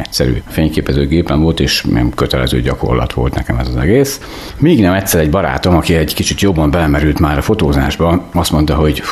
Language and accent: Hungarian; Püspökladány, Hajdú-Bihar, Hungary; Egyébként nem Kiskunságon születtem, én Hajdú-Bihar megyei vagyok, Püspökladányban nőttem föl, majd középiskola után Szegedre kerültem a tanárképző főiskolára